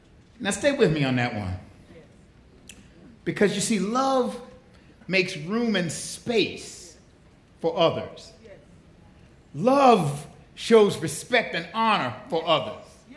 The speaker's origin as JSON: {"language": "English", "town": "Buffalo", "region": "New York", "country": "United States", "tie": "born or raised there", "said": "I grew up in Buffalo, New York, and there used to be a jingle on WUFO, was the black radio station."}